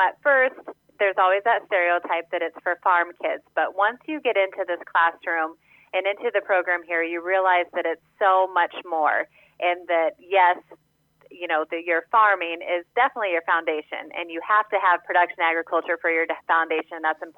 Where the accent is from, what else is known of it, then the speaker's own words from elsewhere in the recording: Washington, Iowa, United States; I had an agriculture background growing up, and I'm from Southeast Iowa in Washington.